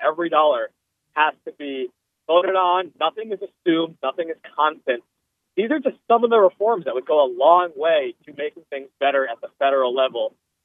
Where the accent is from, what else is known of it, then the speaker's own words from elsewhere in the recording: Rhode Island, United States; my home state of Rhode Island does a close version of this.